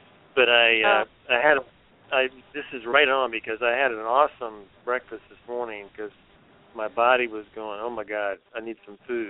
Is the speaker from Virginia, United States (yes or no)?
yes; Richmond, Virginia, United States; it's cool you're going to Richmond, Virginia. That's my hometown. I'll be sure to let my sisters know you're coming so they can go see you.